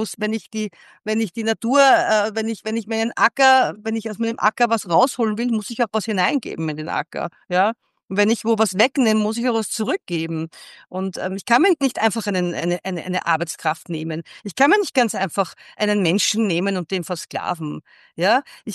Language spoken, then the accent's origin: German; Austria; bei uns in Österreich